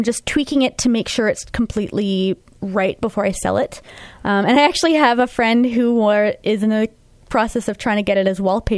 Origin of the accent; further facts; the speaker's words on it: Brandon, Manitoba, Canada; We're both from Brandon. We're roughly the same age.